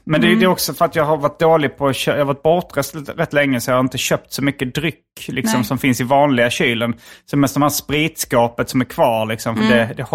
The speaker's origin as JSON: {"language": "Swedish", "town": "Hjärup", "region": "Skåne", "country": "Sweden", "tie": "born or raised there", "said": "Du bor i Hjärup, min hemort."}